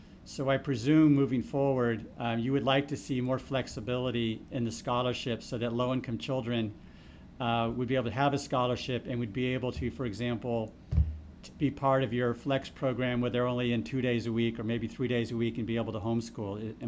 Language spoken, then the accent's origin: English; St. Petersburg, Florida, United States; back in the day when I was a kid growing up in St. Petersburg and attending school